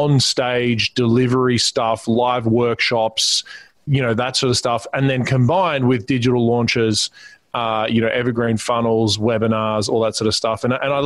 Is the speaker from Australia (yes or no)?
yes; Australia; now in Newport Beach, United States; I am an Aussie. We moved to, as of this recording, Newport Beach, California, about probably a year and a half ago.